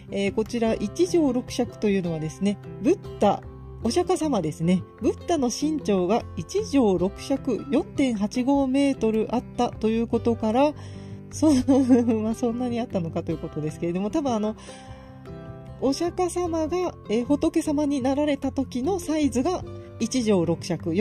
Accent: Gifu, Japan; 今回の本編は私の地元岐阜県

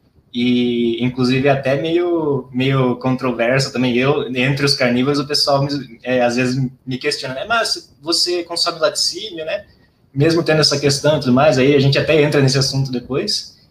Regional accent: São Paulo, Brazil; eu venho do interior de São Paulo, né? Então, foi uma transição bem drástica quando eu me mudei para cá

